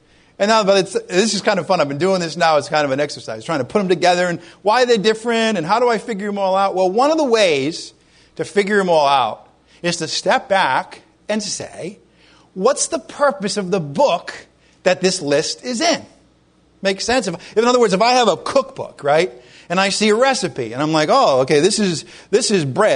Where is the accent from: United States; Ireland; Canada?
Ireland; So I look at, I'm Irish, okay?